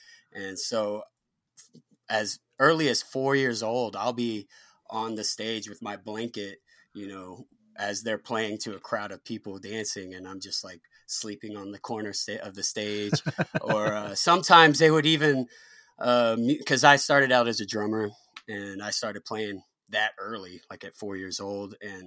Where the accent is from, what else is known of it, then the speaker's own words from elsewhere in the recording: Elgin, Texas, United States; So I grew up right outside of Austin in a little town called Elgin, Texas.